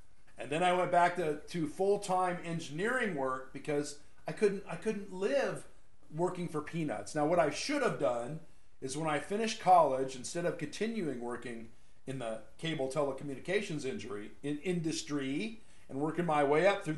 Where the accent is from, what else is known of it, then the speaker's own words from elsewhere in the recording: Arcadia, California, United States; also born or lived in Temple City; And I had to laugh because I grew up in the San Gabriel Valley. I grew up in Arcadia and Temple City.